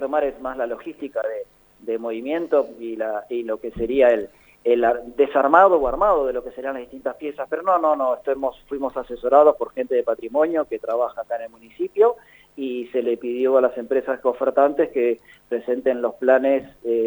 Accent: La Plata, Buenos Aires Province, Argentina; yo también soy platense

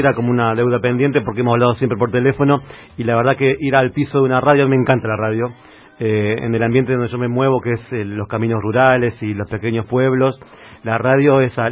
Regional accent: Paraná, Entre Ríos, Argentina; yo soy nacido en Entre Ríos, soy entrerriano, ¿no? Entonces, nací en Paraná, pero soy un entrerriano medio sui generis porque a mí nunca me gustó el río.

